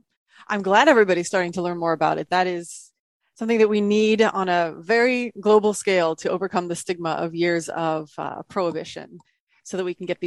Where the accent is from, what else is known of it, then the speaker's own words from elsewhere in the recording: Midwest, United States; born there; So my very basic backstory is I was born in the Midwest from a very conservative family